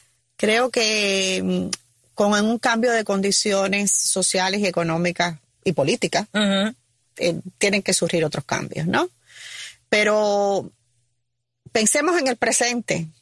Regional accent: Cuba; te lo digo como mujer, como madre, como cubana

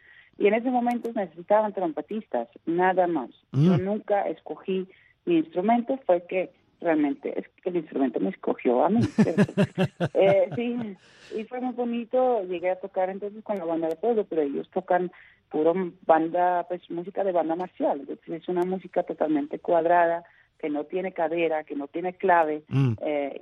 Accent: Utrecht, Netherlands; born there; Spanish is a second language; Bueno, yo nací entonces en Utrecht, en una ciudad en el centro de Holanda.

